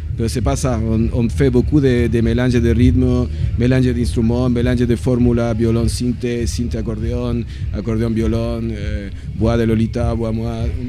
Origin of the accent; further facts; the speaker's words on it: Chile; French is a second language; now in Marseille, France; je viens de Chili, que c'est una petite île à la fin du monde.